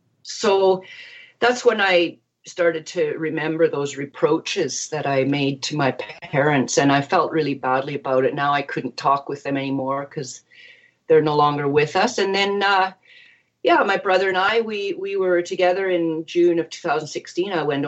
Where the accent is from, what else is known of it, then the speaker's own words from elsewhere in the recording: Canada; And I come from German parents, immigrants to Canada. I grew up in Canada.